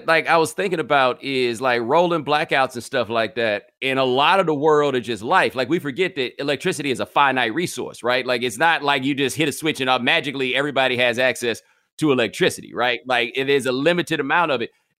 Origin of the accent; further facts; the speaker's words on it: Houston, Texas, United States; Because I grew up in Houston.